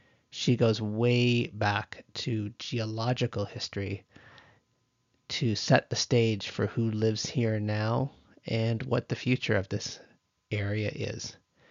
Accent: Ontario, Canada; So I'll never forget when I first arrived in the prairies. I grew up in Ontario and I had been moving out to do my master's

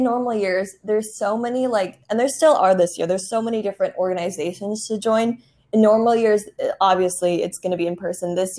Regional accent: Minnesota, United States; moved away as an adult; now in South Carolina, United States; I'm actually an out-of-state student. I'm from Minnesota.

